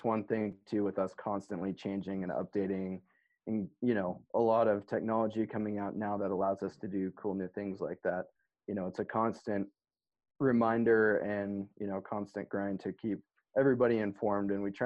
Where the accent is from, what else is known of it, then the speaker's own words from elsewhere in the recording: Montana, United States; I was born and raised in Montana